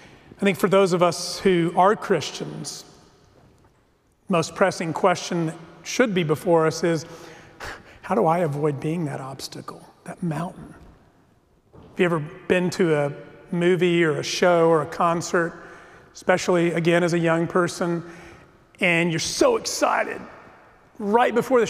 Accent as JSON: {"language": "English", "town": "El Paso", "region": "Texas", "country": "United States", "tie": "born or raised there", "said": "I grew up in El Paso in the desert"}